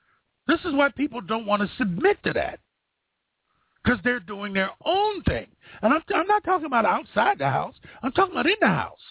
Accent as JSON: {"language": "English", "town": "Youngstown", "region": "Ohio", "country": "United States", "tie": "born or raised there", "said": "In Youngstown, Ohio, 11 o'clock."}